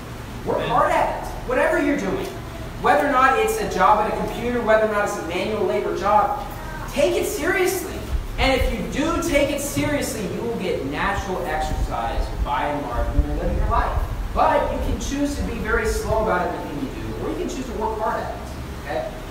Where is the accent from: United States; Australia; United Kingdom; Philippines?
United States; West Virginia; Look, I grew up in West Virginia, the mountaineer state. That's what it's known as.